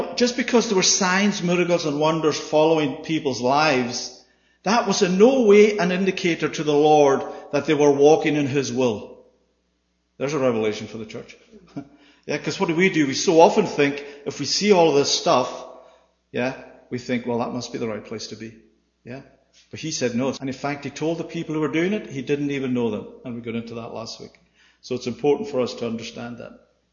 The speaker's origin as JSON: {"language": "English", "country": "Ireland", "first_language": "Irish", "second_language": "English", "said": "But do you know my first language was Gaelic? Yeah, so for the Irish, it was actually, I could be teaching this in Gaelic."}